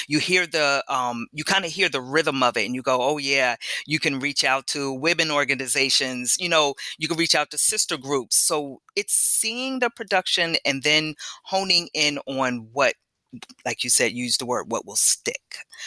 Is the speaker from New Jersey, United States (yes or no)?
yes; New Jersey, United States